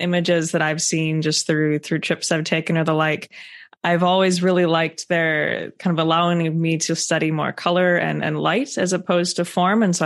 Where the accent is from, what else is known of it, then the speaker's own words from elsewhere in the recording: Wisconsin, United States; not too far from my home state of Wisconsin.